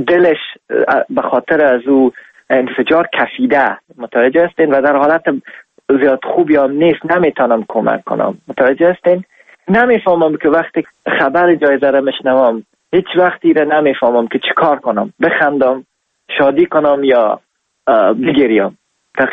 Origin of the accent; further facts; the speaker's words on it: Afghanistan; خوشحال هستم از اینکه من افغان هستم